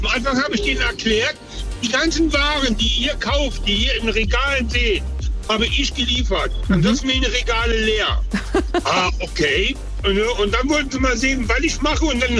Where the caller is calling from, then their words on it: Gildenfeld, Germany; Ich komme aus Gildenfeld in der Eifel.